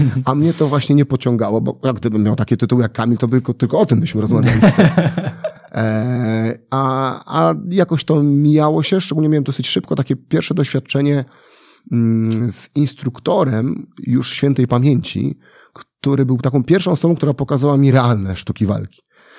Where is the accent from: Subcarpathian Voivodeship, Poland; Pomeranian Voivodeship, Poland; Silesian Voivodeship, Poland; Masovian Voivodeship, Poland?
Masovian Voivodeship, Poland; Warsaw; Bo ja się wychowałem na Grochowie